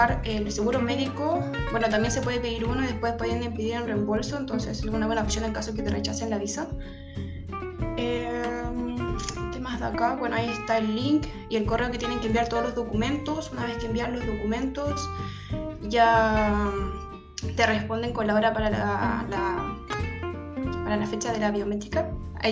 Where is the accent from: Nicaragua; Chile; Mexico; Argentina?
Chile; moved away as an adult; tengo 27 años, soy chilena y esta es mi primera visa